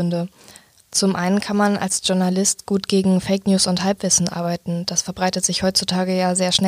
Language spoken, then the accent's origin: German; Eifel, Germany; Ich komme aus der Eifel tatsächlich, circa 2 Stunden Fahrt von hier.